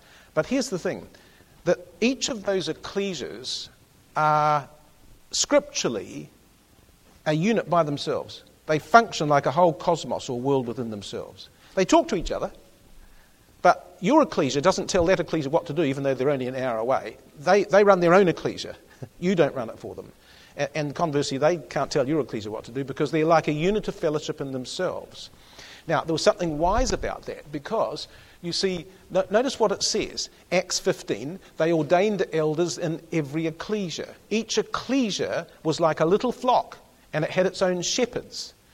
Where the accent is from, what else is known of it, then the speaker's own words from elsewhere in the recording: Christchurch, Canterbury, New Zealand; So I come from Christchurch, and so because I'm from Christchurch, there is an ecclesia called Christchurch.